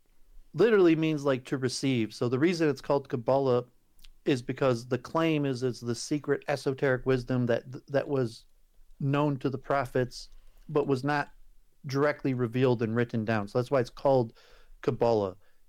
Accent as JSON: {"language": "English", "town": "Detroit", "region": "Michigan", "country": "United States", "tie": "born or raised there", "said": "Like I grew up in Metro Detroit, you know, whites were always a minority my whole life."}